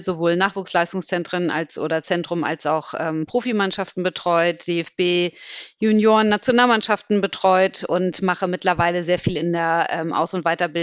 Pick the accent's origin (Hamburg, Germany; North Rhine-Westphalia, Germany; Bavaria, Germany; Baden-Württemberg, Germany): Hamburg, Germany; ich komme aus Hamburg, in der Nähe von Hamburg. Ich bin in einer Reihenhaussiedlung groß geworden.